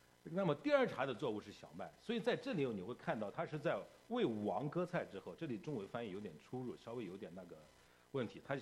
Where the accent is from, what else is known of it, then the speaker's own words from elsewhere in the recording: North China, China; 那我从小我是在农村长大的，那在我们北方的农村，我不知道南方的农村怎么样